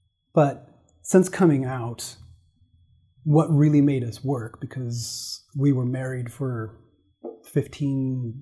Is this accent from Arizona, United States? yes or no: yes; Arizona, United States; Because I grew up in Arizona, but it was kind of like another more conservative, purist mecca of the Mormon culture.